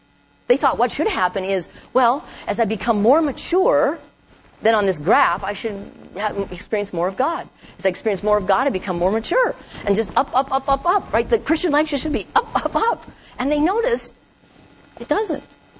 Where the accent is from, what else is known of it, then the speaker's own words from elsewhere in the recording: North Dakota, United States; I was raised in North Dakota in a farming community